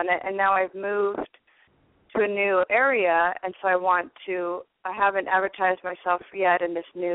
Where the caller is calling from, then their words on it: California, United States; I'm calling from the Bay Area.